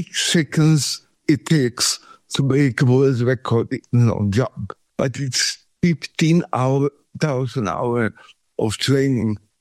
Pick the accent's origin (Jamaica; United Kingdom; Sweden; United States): Sweden; now in Thailand; since I grew up in Sweden